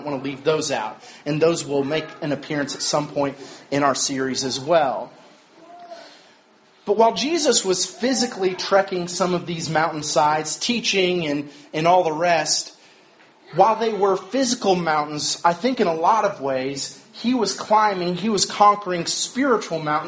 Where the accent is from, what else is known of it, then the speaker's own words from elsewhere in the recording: Midwest, United States; hike and raft and all those fun things that you do outside that you probably don't get to do very much growing up in the Midwest.